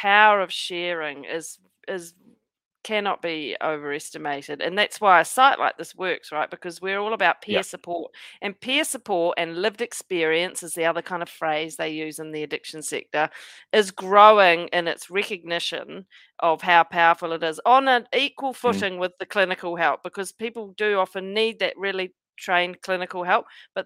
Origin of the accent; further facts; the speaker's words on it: Christchurch, Canterbury, New Zealand; My first drink, so we're both from Christchurch, right?